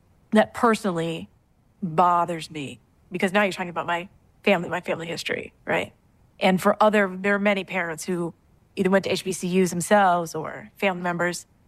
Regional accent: the South, United States; This is like the exact same thing that I knew growing up in the Jim Crow South.

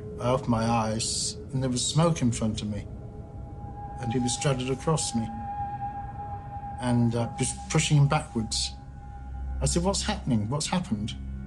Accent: Exeter, South West England, United Kingdom; I told him I was from Exeter, outside London.

